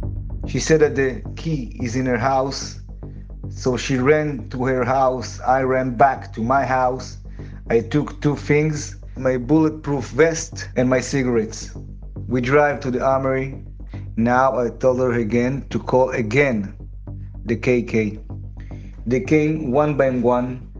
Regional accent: Nir Am, Southern District, Israel; English is a second language; I'm from Kibbutz Niram.

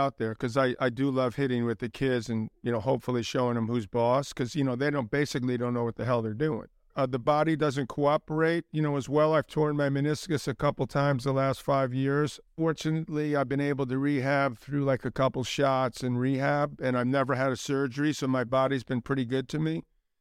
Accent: New York City, New York, United States; because I grew up in New York City. I'm biased, I admit. I think it's the greatest city in the world. I've had a lot of great experiences here, lived here my entire life.

